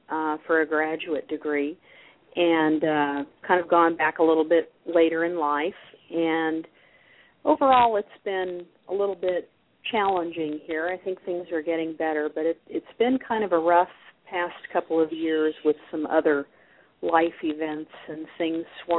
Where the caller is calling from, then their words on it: Kansas, United States; And I'm calling from Kansas.